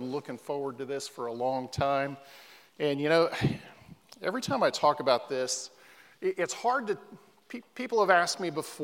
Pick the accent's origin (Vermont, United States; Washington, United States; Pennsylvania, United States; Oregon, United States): Oregon, United States; As Doug said, we're both from Oregon. I grew up in the only Southern Baptist church for 100 miles in any direction.